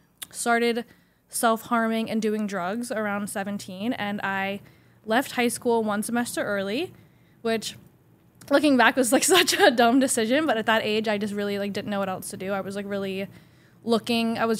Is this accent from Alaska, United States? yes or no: no; Georgia, United States; now in New York City, United States; I moved out of my hometown. I moved from my small town in Georgia to a bigger city and then eventually to New York City